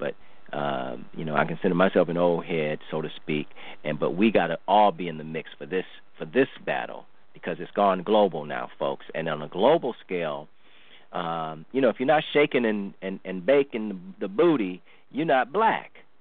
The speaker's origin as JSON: {"language": "English", "town": "Cleveland", "region": "Ohio", "country": "United States", "tie": "born or raised there", "said": "I'm from Ohio, Cleveland, born and raised."}